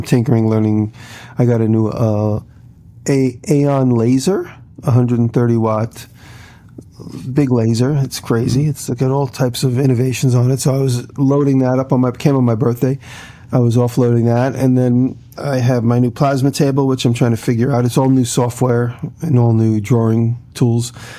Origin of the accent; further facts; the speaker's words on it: New York, United States; Growing up in New York, Carvel is a New York institution, Carvel ice cream.